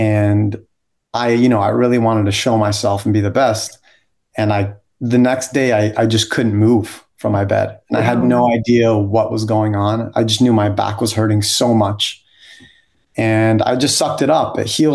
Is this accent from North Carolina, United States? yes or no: no; San Diego, California, United States; born there; I was born in San Diego, obviously